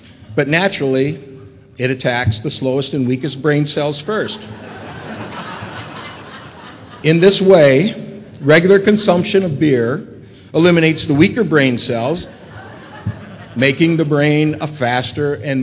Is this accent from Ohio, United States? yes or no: yes; Ohio, United States; also born or lived in Michigan; I was born and raised in Ohio, and that's okay. I guess I'm a Buckeye, as you might say